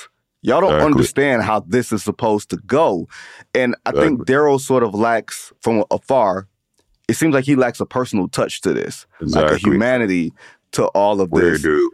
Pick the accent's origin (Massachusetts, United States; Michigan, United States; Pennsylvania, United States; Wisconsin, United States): Michigan, United States; Detroit; I grew up in Detroit. So there's a way it's supposed to look.